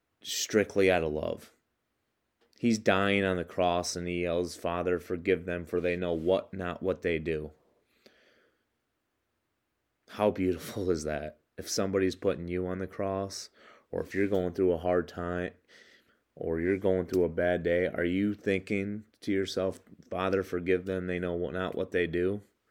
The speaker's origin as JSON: {"language": "English", "region": "Michigan", "country": "United States", "tie": "born or raised there", "said": "And like growing up in West Michigan, like I'm not going to say that I'm a black belt at anything"}